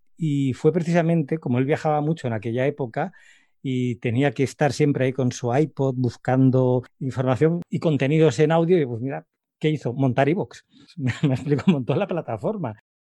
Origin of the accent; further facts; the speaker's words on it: Barcelona, Catalonia, Spain; la taberna inglesa de Barcelona era toda una institución. Hace poco estuve en mi ciudad natal y descubrí que habían cerrado.